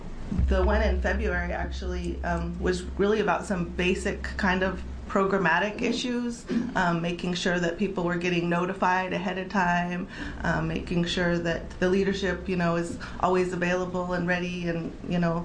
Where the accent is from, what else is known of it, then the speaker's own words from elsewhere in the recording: Oregon, United States; I'm from Eastern Oregon. My family's from the Burns Paiute tribe.